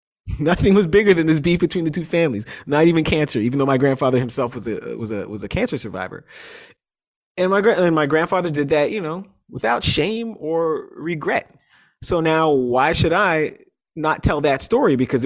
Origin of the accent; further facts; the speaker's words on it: Toronto, Ontario, Canada; born there; I am African American, but I'm also Canadian. Like these are both big, real, equal parts of who I am. I'm Canadian because I was born here, but like the idea that an African American family would come to Toronto, like there aren't a lot of us.